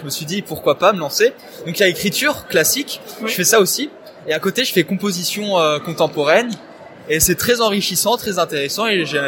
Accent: Metz, Grand Est, France; On a une salle, on est de Metz.

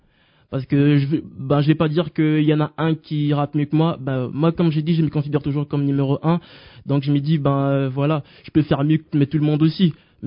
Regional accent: Liège, Wallonia, Belgium; Ben, vu que j'ai grandi à Liège, je commence à faire mes musiques chez moi

